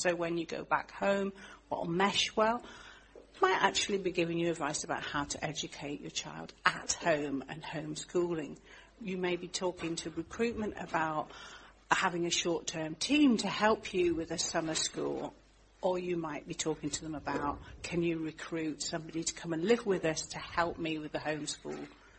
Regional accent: Philippines; accent: Filipino English; Oh, I'm Filipina version of English.

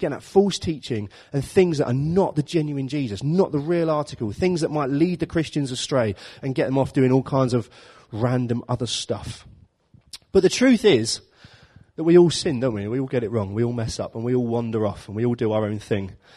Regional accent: London, United Kingdom; Sometimes I'll say, I'm from London. I can do what I like.

